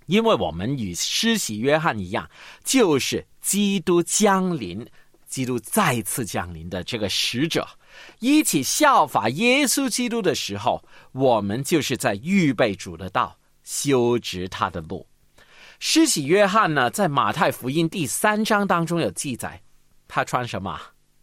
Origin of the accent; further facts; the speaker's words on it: China; 我们的确呢，真的不是以色列人，我们是中国人。